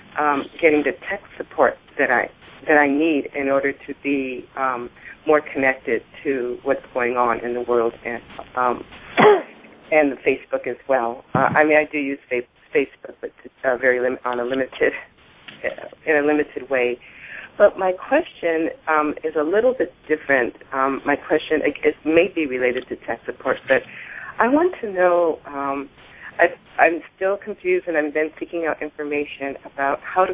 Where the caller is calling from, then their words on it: Los Angeles, California, United States; From Los Angeles.